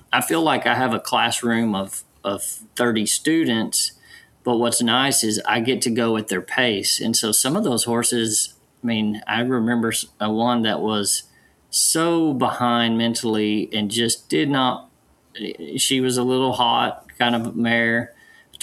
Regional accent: College Station, Texas, United States; I'm from Bryan College Station, went to Texas A&M

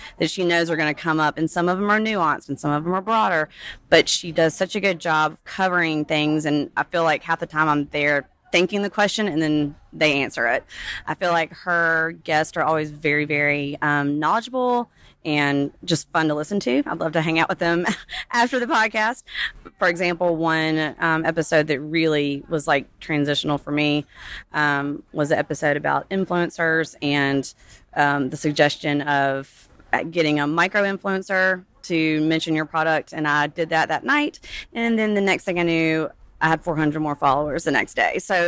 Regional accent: Huntsville, Alabama, United States; I am from Huntsville, Alabama, and I own the Cardinal Collective

